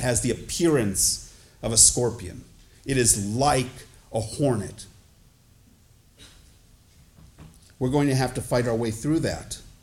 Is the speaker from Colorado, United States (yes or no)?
no; Cleveland, Ohio, United States; I can remember being young, growing up in Cleveland, and one day taking the train to Terminal Tower.